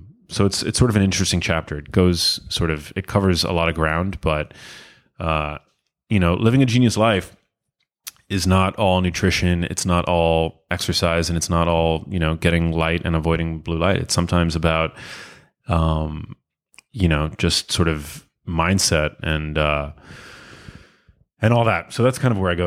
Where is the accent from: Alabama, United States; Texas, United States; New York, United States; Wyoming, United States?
New York, United States; New York City; We grew up in New York City.